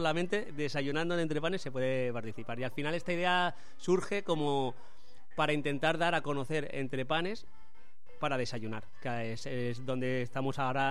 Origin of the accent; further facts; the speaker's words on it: Sabiote, Andalusia, Spain; porque es una morcilla de mi pueblo que es de Sabiote